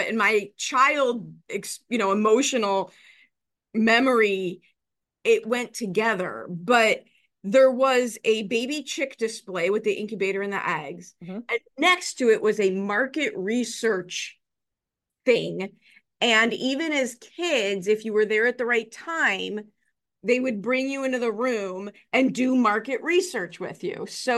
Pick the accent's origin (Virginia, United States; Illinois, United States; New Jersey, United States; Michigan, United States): Illinois, United States; Chicago; I grew up in Chicago and we have this amazing, amazing Museum of Science and Industry here.